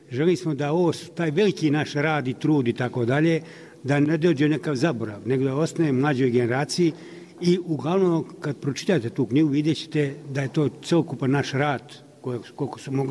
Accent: Gornje Vodičevo, Republika Srpska, Bosnia & Herzegovina; Ja sam iz Gornjeg Vodičeva, inače sam dete palog borca

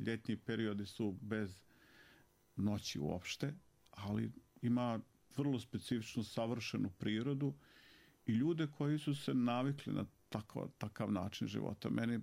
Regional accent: Glamoč, Federation of Bosnia and Herzegovina, Bosnia & Herzegovina; born there; jer ja sam rođen u Glamoču i imam roditeljsku kuću tamo

